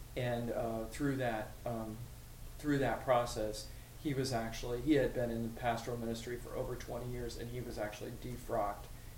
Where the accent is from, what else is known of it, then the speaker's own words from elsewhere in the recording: Houston, Texas, United States; but my parents relocated to Houston